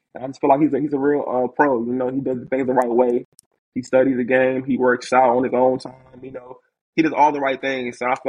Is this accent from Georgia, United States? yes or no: no; Virginia, United States; now in Dallas, United States; I'm spending in Dallas, but I'm from Virginia, so a lot of my family can come to the games now.